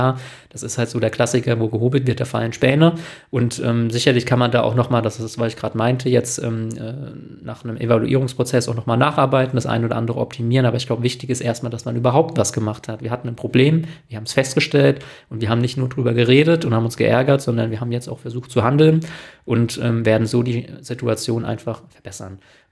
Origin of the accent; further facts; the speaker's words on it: Austria; also selbst ich jetzt als Österreicher Bub